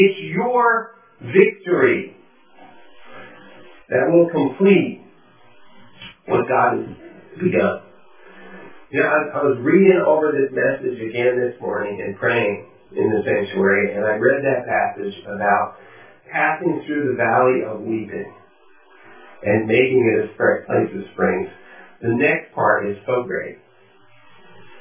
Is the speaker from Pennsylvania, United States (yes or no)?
no; New Jersey, United States; and I'm originally from New Jersey, so guy is like a generic thing.